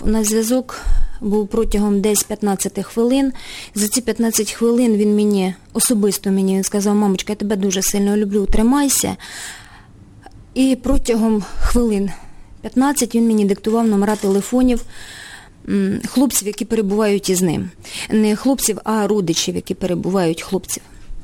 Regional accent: Oleksandriia, Kirovohrad Oblast, Ukraine; Я теж сама з Кіровоградської області, з Олександрії.

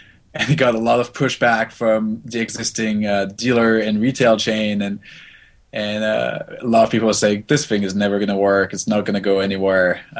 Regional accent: Grand Est, France; growing up in Alsace, which is, if you people are familiar with Alsace, it's right next to Germany.

